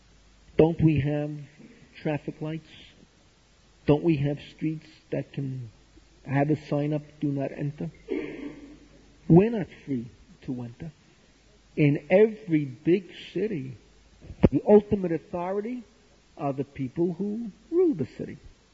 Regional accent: New York, United States; born there; I was born in New York. I know what I'm talking about.

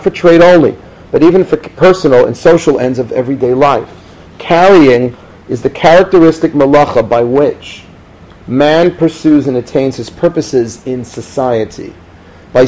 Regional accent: Queens, New York, United States; When I grew up in Queens without an Erev, and I remember when I was 15 years old

